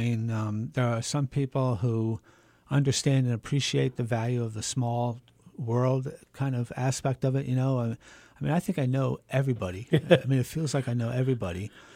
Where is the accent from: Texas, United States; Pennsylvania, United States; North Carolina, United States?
Pennsylvania, United States; I grew up in Lehigh Valley. I went to Emmaus High School, class of 1976.